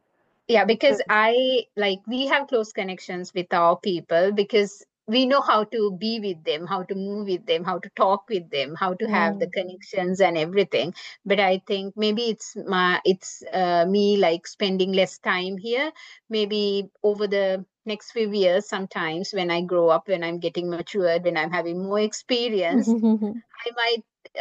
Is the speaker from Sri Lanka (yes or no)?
yes; Sri Lanka; first language Sinhala; English is a second language; So I quickly switched to Sinhala, and I said in a very strict manner in my native language, "You have to go and bring it."